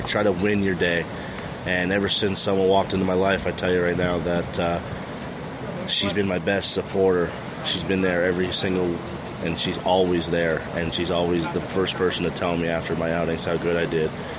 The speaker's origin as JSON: {"language": "English", "country": "Canada", "said": "Growing up watching these guys, like going to Toronto, going to games"}